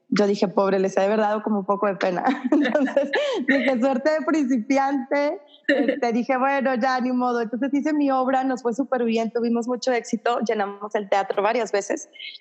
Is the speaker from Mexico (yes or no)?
yes; Monterrey, Nuevo León, Mexico; now in Austin, United States; yo soy de Monterrey, Nuevo León. Yo empecé, digamos que yo vine por primera vez hace 15 años, pero estuve como de turista, yendo y viniendo, venía acá, iba a otras ciudades, regresaba a Monterrey